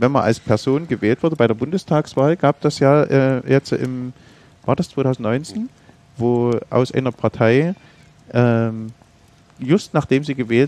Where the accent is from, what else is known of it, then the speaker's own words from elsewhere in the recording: Saxony, Germany; ich komme aus Mittelsachsen, wohne in Flöha